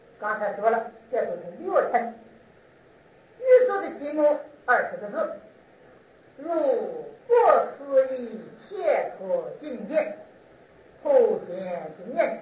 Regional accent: China; 这是我们中国人的心命。

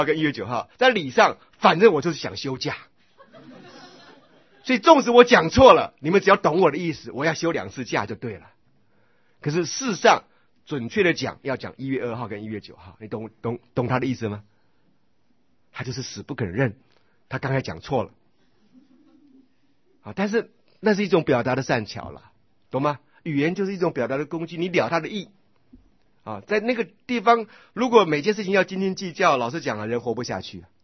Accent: Taiwan; 他们一听我讲普通话就确定我是台湾人

